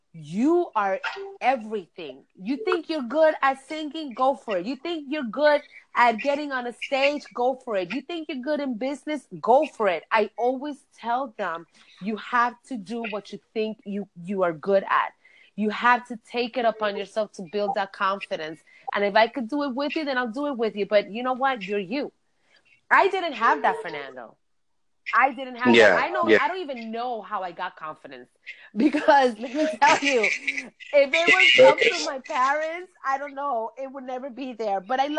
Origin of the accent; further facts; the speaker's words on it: Puerto Rico; English is a second language; now in New York City, United States; I was born and raised in Puerto Rico. We went to New York City in Washington Heights. I didn't speak that much English.